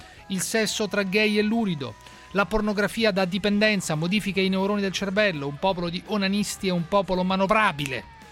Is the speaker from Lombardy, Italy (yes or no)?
no; Naples, Campania, Italy; Io sono di Napoli